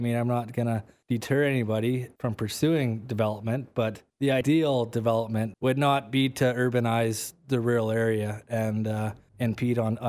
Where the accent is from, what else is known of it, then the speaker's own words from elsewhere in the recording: Creston, British Columbia, Canada; being born and raised in Creston has been a big benefit because I got to meet a lot of people through my years in Creston.